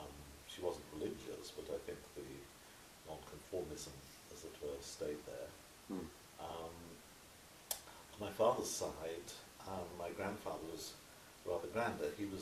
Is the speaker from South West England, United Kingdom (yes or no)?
yes; Chipping Sodbury, South West England, United Kingdom; born there; I was born near Bristol, in Chipping Salisbury, in 1944, just near the end of the Second World War.